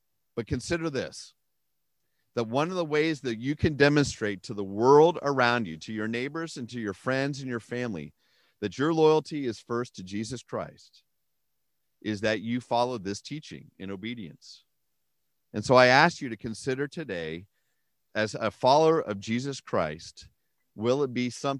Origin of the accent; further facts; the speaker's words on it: Pennsylvania, United States; I grew up in Western Pennsylvania, as most of you know